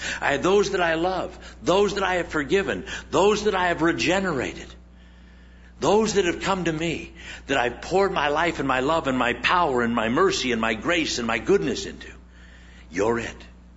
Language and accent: English; Scotland, United Kingdom; or it's just because I'm a Scotsman or something.